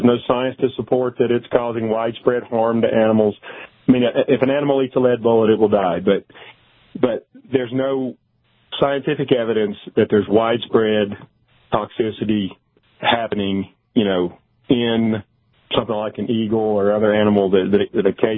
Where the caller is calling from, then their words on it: Buffalo, Wyoming, United States; I'm in Buffalo, Wyoming. Oh, nice. In north central Wyoming, near the Bighorn Mountains.